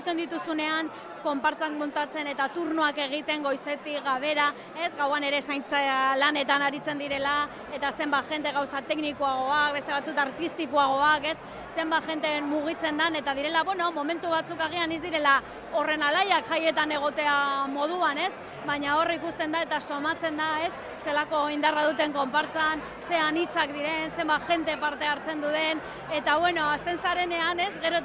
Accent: Bilbao, Basque Country, Spain; ni Bilbokoa naiz, eta nire herriko jaiak dira

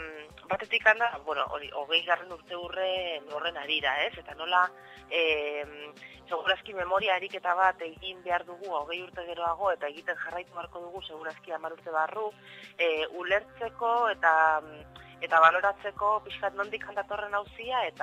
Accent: Bilbao, Basque Country, Spain; now in San Sebastián, Spain; eta ni berez bilbotarra naiz, orain Donostin bizi naiz

